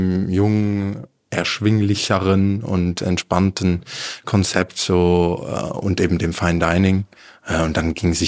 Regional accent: Luxembourg; haben wir ein Pop-Up in Luxemburg gemacht, das ist ja meine Heimat.

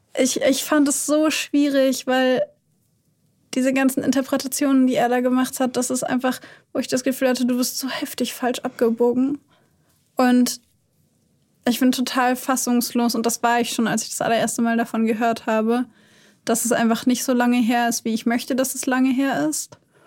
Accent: Hanover, Lower Saxony, Germany; komme ich aus Hannover und schäme mich deswegen für meine Herkunftsstadt quasi.

